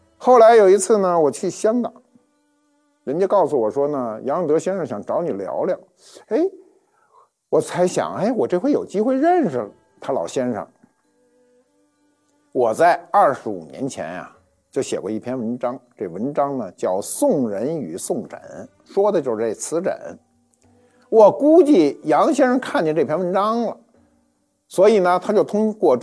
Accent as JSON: {"language": "Chinese", "region": "North China", "country": "China", "tie": "born or raised there", "said": "我记得我小时候在北方枕的最多的就是一种叫荞麦皮枕头"}